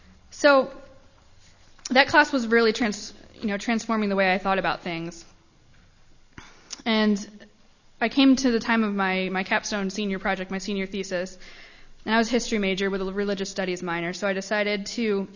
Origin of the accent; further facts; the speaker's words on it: Ohio, United States; And my own story is I'm from Ohio. I grew up in a United Church of Christ church and was very active in church.